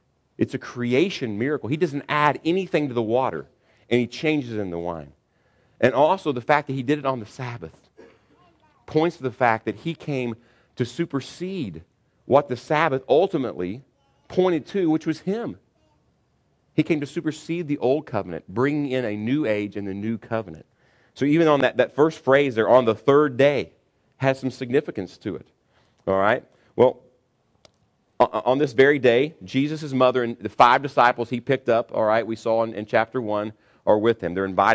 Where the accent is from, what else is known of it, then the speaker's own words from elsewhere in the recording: Kentucky, United States; we grew up in Kentucky, and the kind of receptions we had